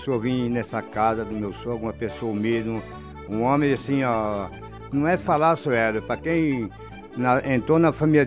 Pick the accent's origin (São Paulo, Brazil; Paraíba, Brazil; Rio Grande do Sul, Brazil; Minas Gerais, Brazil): São Paulo, Brazil; moved away as an adult; now in Paraná, Brazil; Eu vim de Natural, do estado de São Paulo, para Coribelli. É de Cascavel, dá 18 quilômetros.